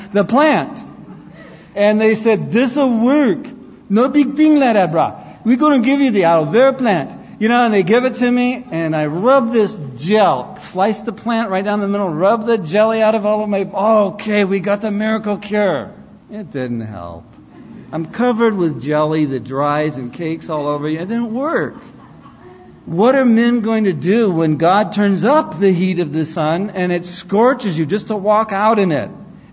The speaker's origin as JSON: {"language": "English", "region": "California", "country": "United States", "said": "It's like, I'm from California. I've been in the sun."}